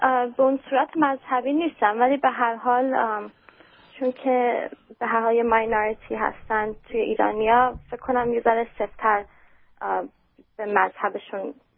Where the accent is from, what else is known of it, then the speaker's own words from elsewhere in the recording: United States; من تو آمریکا بزرگ شدم و تو کالیفرنیا بزرگ نشدم، توی شهر دیگه بودم که زیاد این چیزها رو نمیدیدم و خانوادم نیست مذهبی نبودن